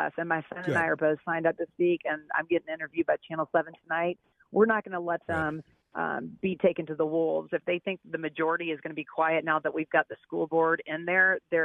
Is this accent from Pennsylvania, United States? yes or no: no; Colorado, United States; Hi, I'm actually from Douglas County.